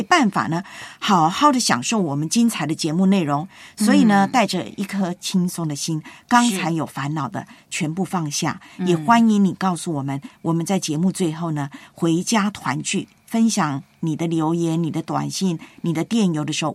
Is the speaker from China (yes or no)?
no; Taiwan; 我每次呢要离开我的老家台湾的时候呢，